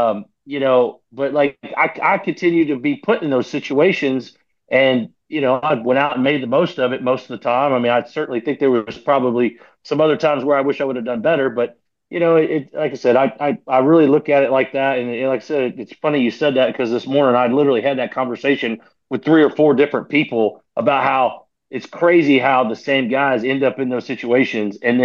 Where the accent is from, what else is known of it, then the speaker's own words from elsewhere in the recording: Houston, Texas, United States; I grew up in Houston. All my friends are huge Houston Astros fans.